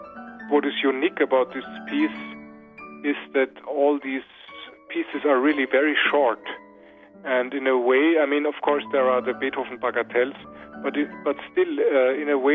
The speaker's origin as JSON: {"language": "English", "region": "Vienna", "country": "Austria", "tie": "born or raised there", "said": "Yes, my hometown is Vienna, but I'm traveling a lot"}